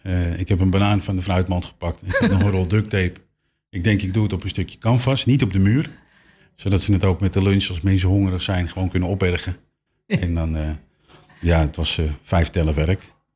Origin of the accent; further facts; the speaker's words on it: Amsterdam, North Holland, Netherlands; Wij komen uit Pijp in Amsterdam.